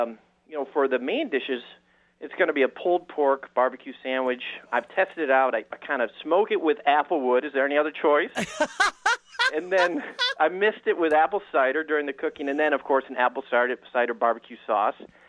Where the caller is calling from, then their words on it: Michigan, United States; I'm calling from West Michigan, and this is the heart of Michigan apple country.